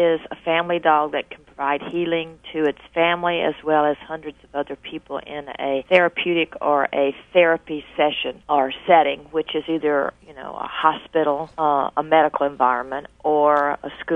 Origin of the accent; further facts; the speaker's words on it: the South, United States; accent: Southern; You can obviously tell I'm from the South. I have this South in the mouth.